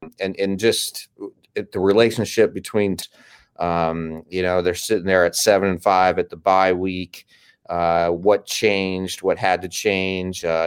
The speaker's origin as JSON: {"language": "English", "town": "Lincoln", "region": "Nebraska", "country": "United States", "said": "And by the way, Jason, I'm from Lincoln, Nebraska"}